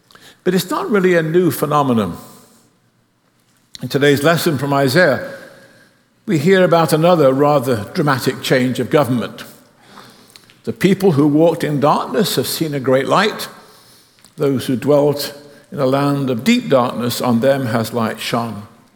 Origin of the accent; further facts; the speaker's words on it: England, United Kingdom; I grew up in England, which still has a constitutional monarchy. I was only 9 years old when King George VI died